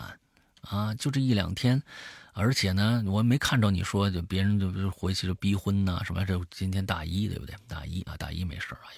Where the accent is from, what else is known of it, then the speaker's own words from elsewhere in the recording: Hubei, China; 其实我们湖北人并不高冷，相反我们还挺热情的，在我们这儿啊也非常欢迎全国各地的兄弟姐妹来湖北过年啊。我的家乡呢有着这个小龙虾之乡的美称